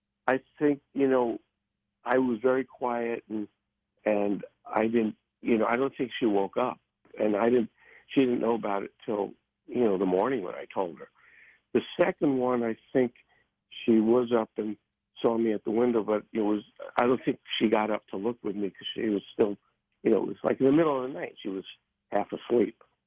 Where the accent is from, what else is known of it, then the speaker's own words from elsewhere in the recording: Brooklyn, New York, United States; I grew up in Brooklyn, but I spent my summers upstate, sort of out in the country